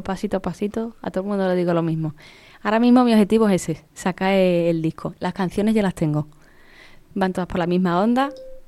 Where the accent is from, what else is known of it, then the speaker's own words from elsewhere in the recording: Seville, Andalusia, Spain; now in Madrid, Spain; Yo me vine de Sevilla, de Sevilla me fui a Madrid